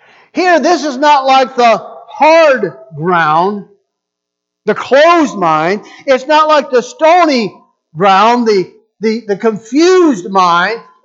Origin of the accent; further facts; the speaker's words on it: Mapleton, Illinois, United States; The house where I grew up in Mapleton, Illinois, it was a double lot.